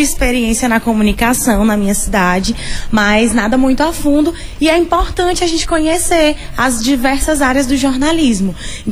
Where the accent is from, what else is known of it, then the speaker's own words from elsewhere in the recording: Balsas, Maranhão, Brazil; sou do Maranhão, de Balsas, no Maranhão.